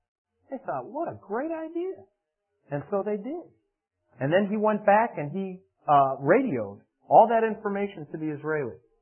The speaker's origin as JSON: {"language": "English", "country": "United States", "said": "I'm not speaking as a Jewish person now. I'm speaking as an American, as just a regular American."}